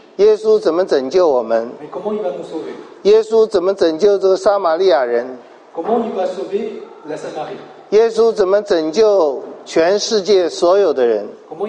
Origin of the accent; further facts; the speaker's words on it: Taiwan; 会不会跟我们台湾人一样？我不知道，我会说。我们在台湾请人吃饭的时候，满桌都是菜